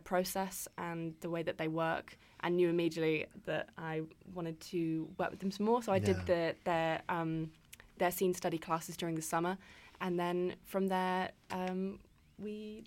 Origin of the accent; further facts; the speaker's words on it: England, United Kingdom; I'm from England.